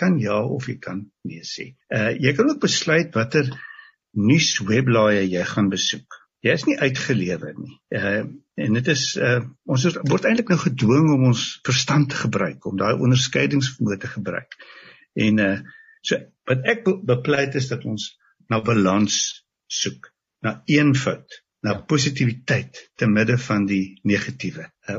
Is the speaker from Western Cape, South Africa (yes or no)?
yes; Kleinmond, Western Cape, South Africa; van Kleinmond.